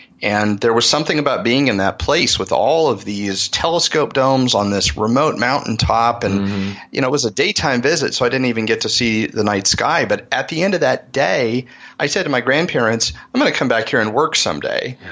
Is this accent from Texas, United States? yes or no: no; Arizona, United States; I grew up here in Arizona, which is the headquarters of the U.S. National Observatory at a place called Kitt Peak.